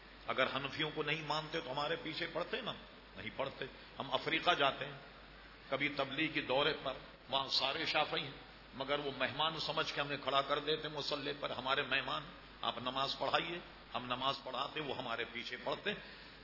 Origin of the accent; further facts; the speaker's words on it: Hyderabad, Telangana, India; now in Pakistan; میں حیدرآباد دکن کا رہنے والا ہوں.